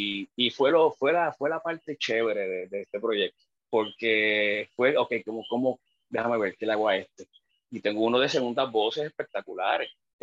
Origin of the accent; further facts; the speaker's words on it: Puerto Rico; tú sabes que en Puerto Rico tenemos una cosa folclórica